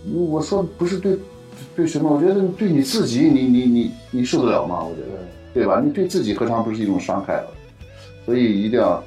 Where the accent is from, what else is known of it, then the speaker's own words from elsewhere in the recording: Xinjiang, China; accent: Xinjiang; 这给给是我们新疆话，西北话